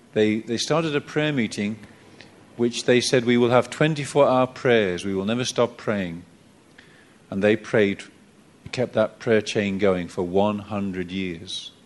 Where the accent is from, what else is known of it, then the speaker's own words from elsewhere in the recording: England, United Kingdom; I'm British, you see.